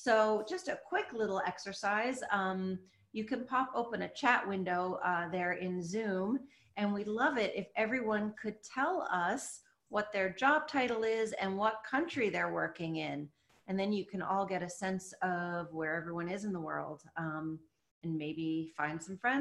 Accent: Newfoundland and Labrador, Canada; now in Vancouver, Canada; Very close to my heart because I'm from Newfoundland

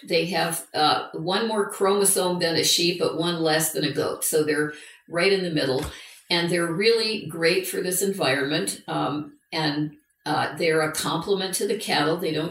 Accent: California, United States; I mean, I'm from the California tree hugging, you know, background.

